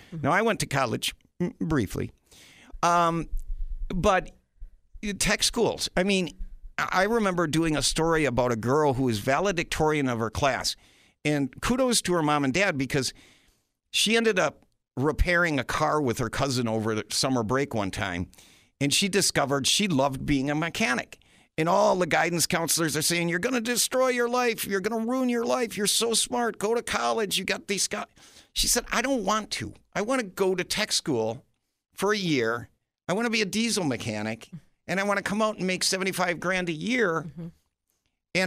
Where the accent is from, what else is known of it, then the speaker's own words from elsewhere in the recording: Clintonville, Ohio, United States; I went to public schools. I grew up in Clintonville.